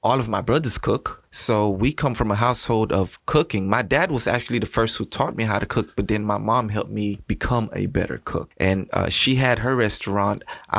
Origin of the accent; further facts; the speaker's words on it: Haiti; although I came from Haiti